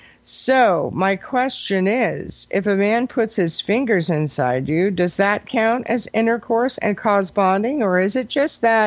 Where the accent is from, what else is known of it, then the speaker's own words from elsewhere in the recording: Kansas, United States; Yeah, Kansas. We do our own stuff.